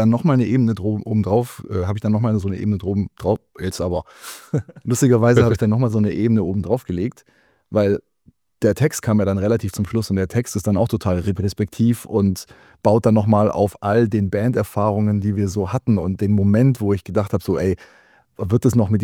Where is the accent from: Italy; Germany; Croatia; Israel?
Croatia; Und dann war ich auch an der Reihe und ich bin Kroate.